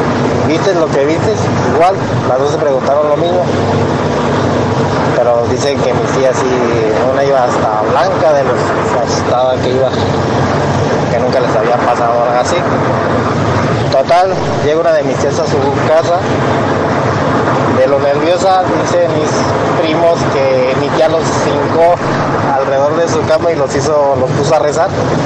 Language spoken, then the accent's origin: Spanish; Querétaro, Mexico; de Querétaro